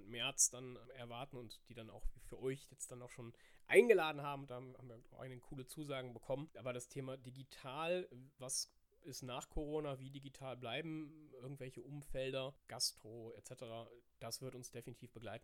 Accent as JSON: {"language": "German", "region": "Rhineland", "country": "Germany", "said": "Also pünktlich zum Karneval, mich als Rheinländer freut es natürlich doppelt"}